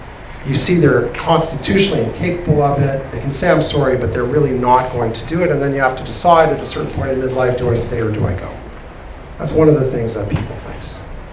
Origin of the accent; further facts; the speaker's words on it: Canada; So I'm a Canadian originally.